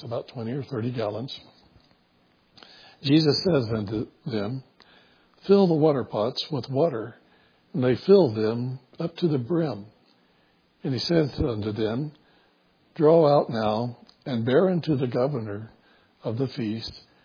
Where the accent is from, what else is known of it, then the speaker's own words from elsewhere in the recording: Florida, United States; I'm from Central Florida. I know there's different grades of orange juice because I grew up around a juice plant